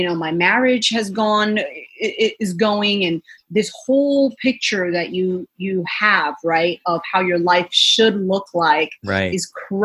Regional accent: Jersey City, New Jersey, United States; So I grew up in Jersey City, New Jersey.

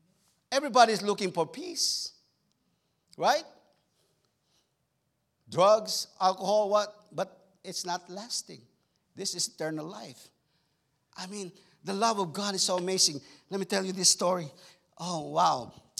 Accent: Philippines; now in United States; Man, I came from the Philippines

